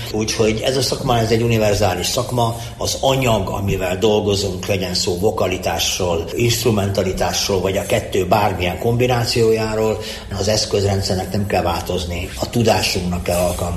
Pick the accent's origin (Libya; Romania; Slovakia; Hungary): Romania; Székely Land; mennyire székely vagyok, mennyire kanok vagyok, és mennyire hazafi vagyok